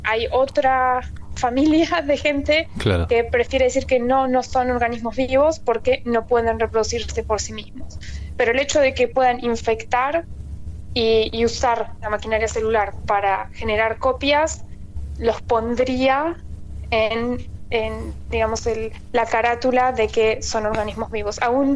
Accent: Almirante Brown, Buenos Aires Province, Argentina; moved away as an adult; also born or lived in United States; now in United Kingdom; Argentina, nacida y criada en Argentina, en Almirante Brown.

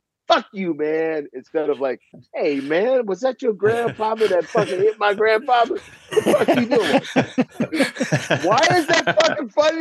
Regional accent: Los Angeles, California, United States; I was a youth minister growing up in South Central LA.

